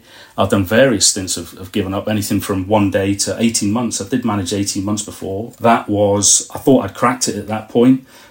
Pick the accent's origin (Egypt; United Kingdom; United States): United Kingdom; East Midlands; from Northamptonshire, nearly 49 at the end of the month